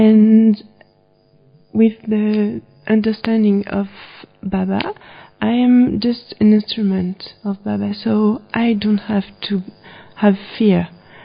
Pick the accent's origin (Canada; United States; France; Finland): France; Paris, Île-de-France; I come from Paris.